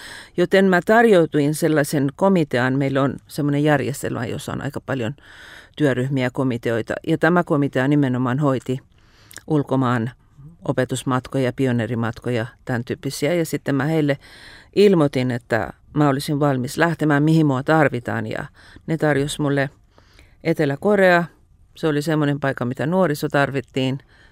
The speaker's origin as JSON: {"language": "Finnish", "country": "Iran", "first_language": "Persian", "second_language": "Finnish", "lives_now": "Finland", "said": "joka on arabian kielinen, mä oon itse iranilainen, Iranista syntynyt ja persian kieltä puhun."}